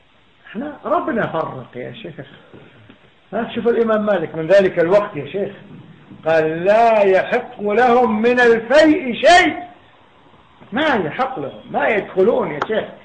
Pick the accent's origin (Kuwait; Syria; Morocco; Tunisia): Kuwait; فيقولون واحد من الدعاة هؤلاء من تلاميذهم عندنا في الكويت